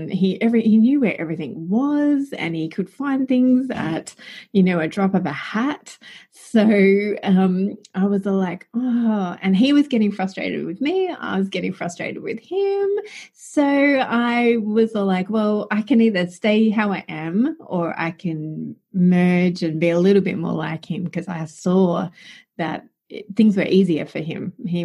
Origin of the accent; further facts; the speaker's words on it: Melbourne, Victoria, Australia; my friend Amy, who I grew up with in Melbourne